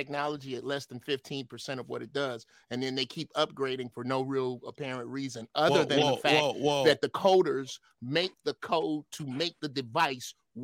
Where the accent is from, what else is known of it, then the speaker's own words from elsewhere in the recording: Chicago, Illinois, United States; Again, I'm from Chicago. Pizza. Nobody makes better.